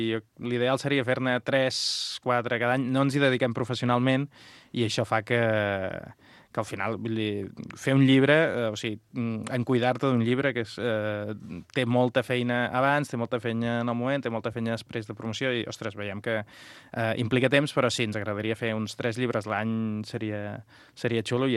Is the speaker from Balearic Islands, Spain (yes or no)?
no; Catalonia, Spain; Bé, tots som del Baix Camp, del Camp de Tarragona.